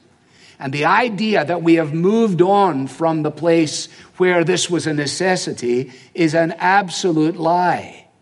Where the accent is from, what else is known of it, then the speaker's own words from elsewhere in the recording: Scotland, United Kingdom; It's very appealing to me as a Scotsman.